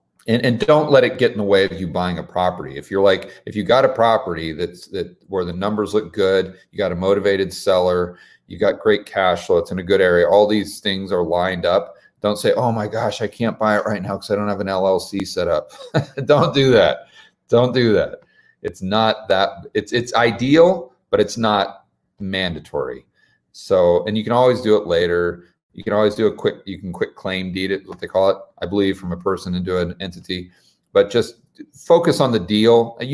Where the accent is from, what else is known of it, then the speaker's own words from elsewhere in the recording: United States; I understand there's nice places in the U.S. and I'm from the United States, so obviously I'm pro-America